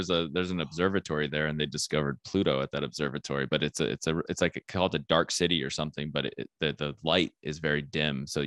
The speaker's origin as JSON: {"language": "English", "town": "Flagstaff", "region": "Arizona", "country": "United States", "said": "but I am from Flagstaff, Arizona, which is a small town."}